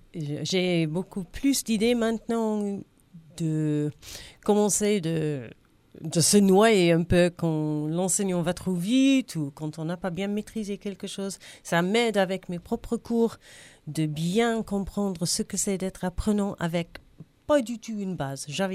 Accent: England, United Kingdom; French is a second language; moved away as an adult; now in Die, France; moi, j'ai vécu 50 ans en Angleterre. Je suis anglaise, je connais l'Angleterre.

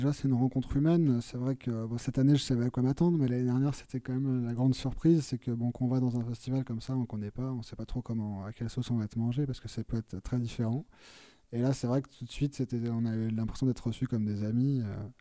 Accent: Île-de-France, France; Je vis à Cergy, en banlieue parisienne, dans le nord-ouest parisien. Voilà. Et je suis un enfant de l'Île-de-France.

